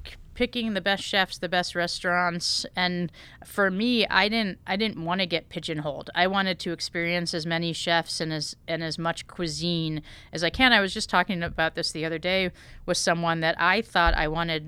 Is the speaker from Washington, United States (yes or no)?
no; Connecticut, United States; So I grew up in Connecticut, like I said, and I was always sort of obsessed.